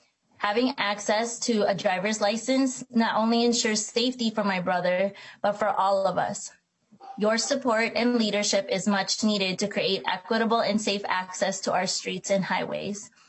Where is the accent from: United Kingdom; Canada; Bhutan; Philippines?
Philippines; now in St. Paul, United States; My family and I immigrated directly to these Dakota lands, specifically to the east side of St. Paul in 1989.